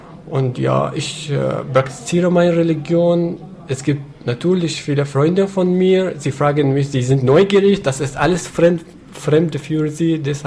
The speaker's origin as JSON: {"language": "German", "country": "Syria", "lives_now": "Rostock, Germany", "said": "Ich komme aus Syrien."}